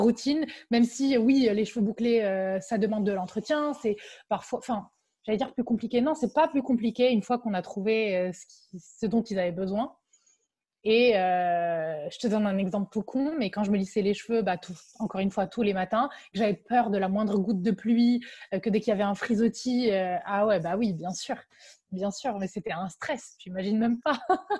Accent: Morocco; Déjà, il faut savoir que moi, j'ai grandi au Maroc.

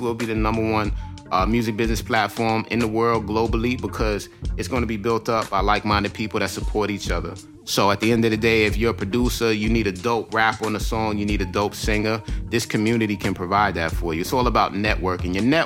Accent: Queens, New York, United States; I grew up in Queens, New York. They say Queens get the money.

